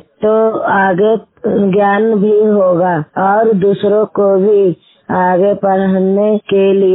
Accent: Lohra, India; मेरा गांव लोहरा है।

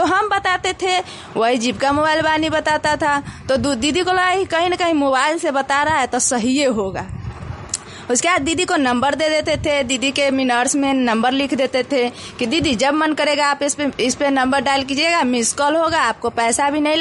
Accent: Susta, Bihar, India; मैं सुस्ता पंचायत की रहने वाली हूँ।

